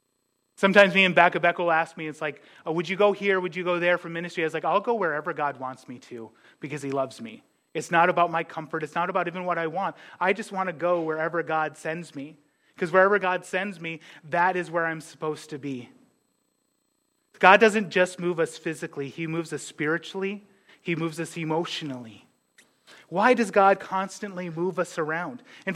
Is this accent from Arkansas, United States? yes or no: no; Ellendale, North Dakota, United States; also born or lived in Dubuque, Iowa; that was longer than even my hometown of Ellendale, North Dakota.